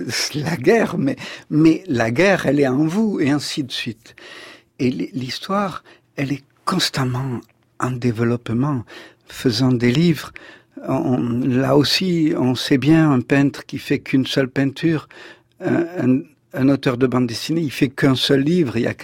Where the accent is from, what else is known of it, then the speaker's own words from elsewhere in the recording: Nice, Provence-Alpes-Côte d'Azur, France; born there; je suis né à Nice